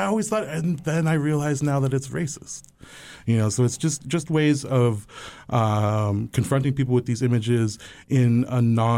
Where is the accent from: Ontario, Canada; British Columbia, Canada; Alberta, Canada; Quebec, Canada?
Ontario, Canada; Toronto; I'm Cayuga, also from Six Nations, but I grew up in Toronto.